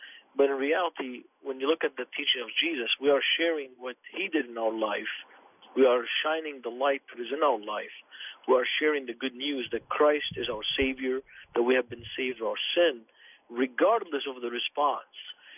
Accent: Beirut, Beirut Governorate, Lebanon; I grew up in Beirut

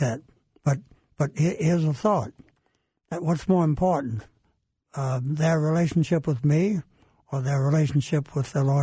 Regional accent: Virginia, United States; Well, we grew up in Virginia, 20 miles apart

